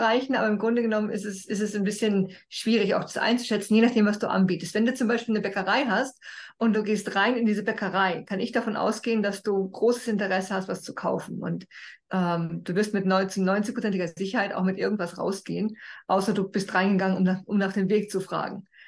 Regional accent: Austria; ich bin in Österreich geboren, schön, dass ich da bin.

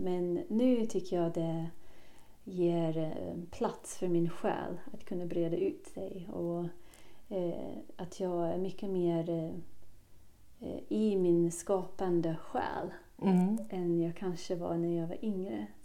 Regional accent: Melbourne, Victoria, Australia; Swedish is a second language; also born or lived in London; now in Sweden; jag är storstadstjej, jag kommer från Melbourne.

